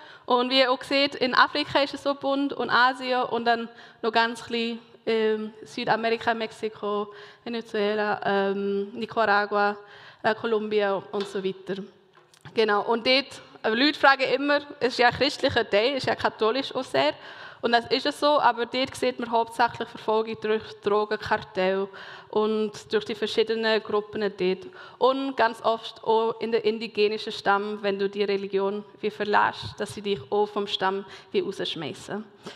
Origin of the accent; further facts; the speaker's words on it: Mongolia; also born or lived in Bern, Switzerland; now in Switzerland; komme von Bern. Genau, bin Schweizerin, aber in der Mongolei aufgewachsen. Das ist zwischen China und Russland. Und meine Eltern leben immer noch dort, die sind Missionare, also Missionarskind bin ich. Jetzt bin ich etwa seit 3 Jahren in der Schweiz